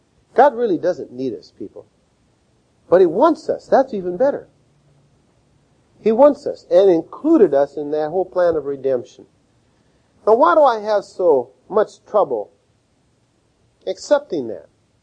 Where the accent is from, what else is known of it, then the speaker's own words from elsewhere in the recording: Minnesota, United States; I was born and raised in Minnesota.